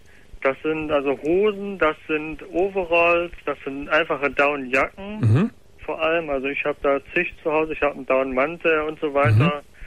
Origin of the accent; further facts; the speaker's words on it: Schleswig-Holstein, Germany; ich komme aus der Nähe von Kiel.